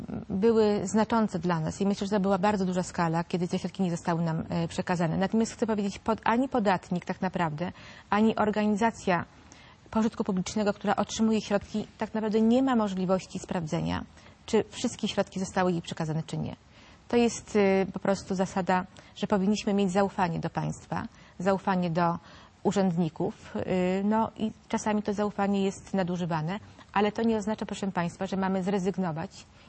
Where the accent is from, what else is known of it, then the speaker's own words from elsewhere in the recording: Warsaw, Masovian Voivodeship, Poland; bo jestem z Warszawy